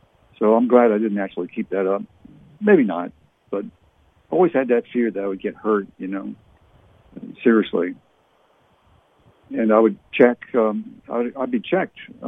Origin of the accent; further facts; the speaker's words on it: Ottawa, Ontario, Canada; Growing up in Canada, especially in Ottawa, we used to play touch football